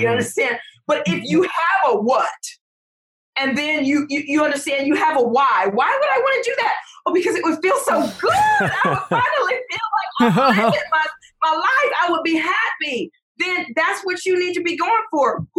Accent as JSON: {"language": "English", "town": "Detroit", "region": "Michigan", "country": "United States", "said": "I just am a roughneck. I'm from Detroit."}